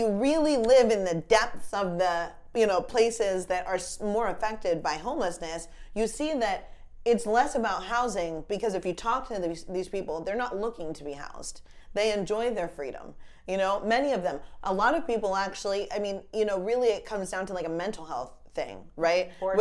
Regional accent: Pennsylvania, United States; You know, we're from Pennsylvania.

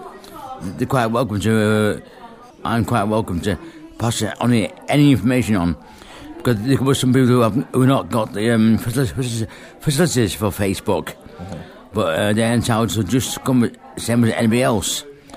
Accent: Oldham, North West England, United Kingdom; I'm from Oldham.

